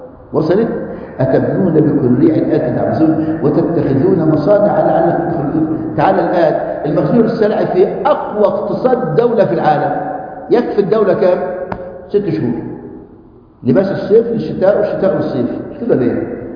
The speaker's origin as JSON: {"language": "Arabic", "country": "Egypt", "said": "الأهرامات الموجودة عندنا في مصر"}